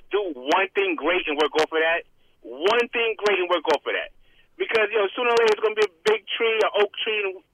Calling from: Bronx, New York, United States; from the Bronx.

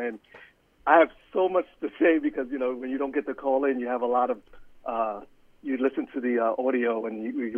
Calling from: Pennsylvania, United States; from Pennsylvania.

